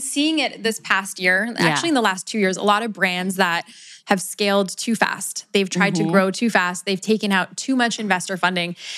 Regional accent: Sarnia, Ontario, Canada; Woo! That's where I grew up. Shout out to Sarnia.

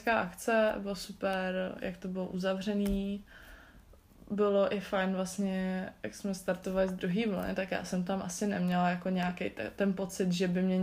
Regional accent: Vrchlabí, Hradec Králové Region, Czechia; Vlastně já jsem z Vrchlabí a tam děcka dělají, nebo dřív dělali buď běžky nebo sjezdový lyžování.

